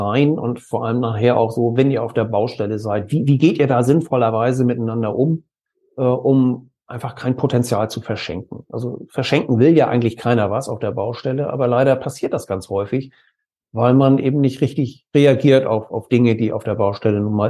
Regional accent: Kiel, Schleswig-Holstein, Germany; Ja, wir kommen aus Norddeutschland, genauer gesagt aus Kiel, aus dem schönen Schleswig-Holstein.

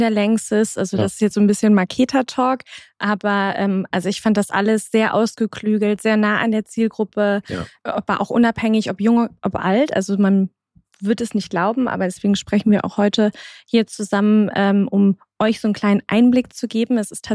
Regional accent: Cologne, North Rhine-Westphalia, Germany; born there; ich bin selber geborene Kölnerin

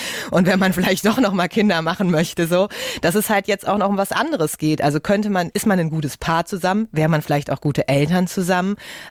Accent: North Rhine-Westphalia, Germany; Ich komme ja aus dem Ruhrgebiet.

